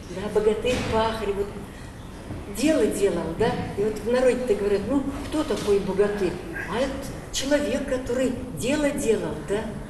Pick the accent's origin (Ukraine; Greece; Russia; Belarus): Russia; У нас, я выросла в Заволжье, у нас не сказывали былины.